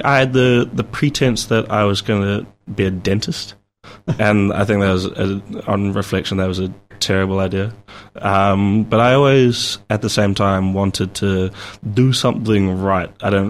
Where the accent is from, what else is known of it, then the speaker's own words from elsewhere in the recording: Christchurch, Canterbury, New Zealand; born there; also born or lived in Wagga Wagga, Australia; So I was born in Christchurch when my dad was doing his PhD. Quickly moved over to Wagga Wagga in Australia for the first 2 years of my life.